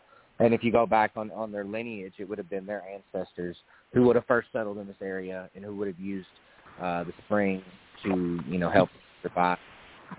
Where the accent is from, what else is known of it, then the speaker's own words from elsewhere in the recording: Burns, Oregon, United States; So when I was growing up in Burns, and I'm, you know, late 30s, we're talking, you know, back in the 80s and the 90s